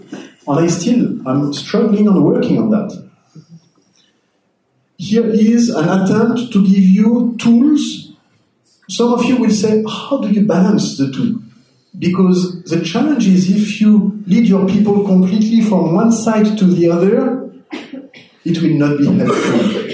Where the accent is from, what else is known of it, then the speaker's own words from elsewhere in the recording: France; accent: French; Yes, you're doing a good job with my French accent.